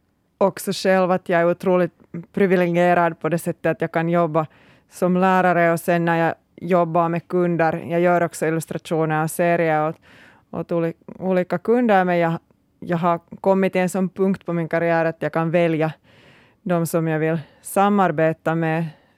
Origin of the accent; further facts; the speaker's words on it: Hollola, Päijät-Häme, Finland; now in Porvoo, Finland; Jag är ursprungligen hemma från Hollola som ligger bredvid Lahti, så flyttade därifrån till Borgo i 97 och tänkte att jag ska aldrig tillbaks.